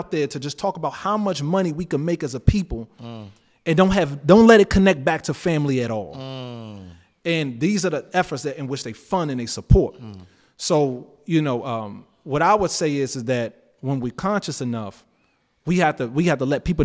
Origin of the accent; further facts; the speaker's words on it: Washington, District of Columbia, United States; now in Atlanta, United States; And I was born and raised in Southeast D.C. Mm. And my neighborhood what I had to navigate was pretty tough, you know?